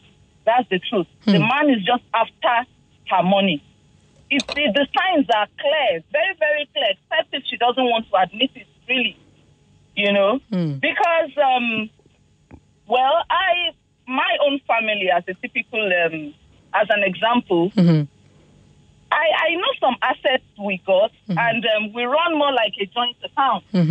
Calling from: Lagos, Nigeria; I'm calling from Lagos.

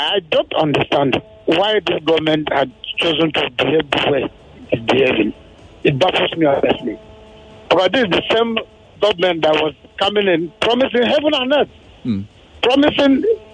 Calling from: Ojo, Lagos, Nigeria; I'm calling from Afromedia, Ojo.

